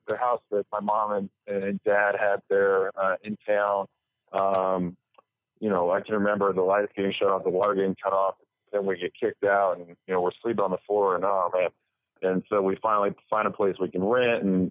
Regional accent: Illinois, United States; because I'm from Southern Illinois.

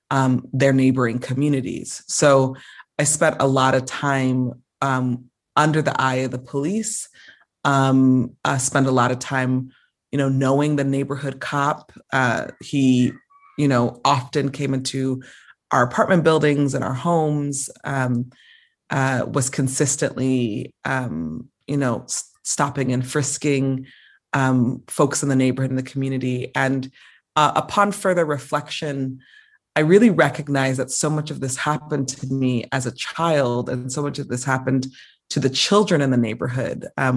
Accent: Van Nuys, California, United States; I think I can start my story off with really growing up in Van Nuys, where we're recording right now

